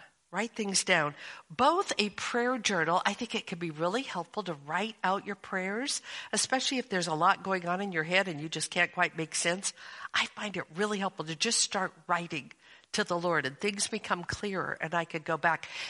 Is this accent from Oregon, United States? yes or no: yes; Portland, Oregon, United States; Many years ago, we lived in Portland, Oregon, my hometown.